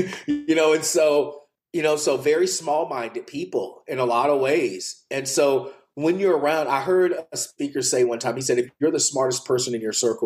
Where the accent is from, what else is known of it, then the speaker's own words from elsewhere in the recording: Bible Belt, United States; as I said, I grew up in the Bible Belt.